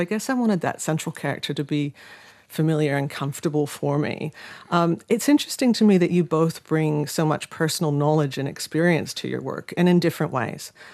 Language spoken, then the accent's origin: English; Canada; born there; accent: Canadian; You might tell by my accent, that's where I was born.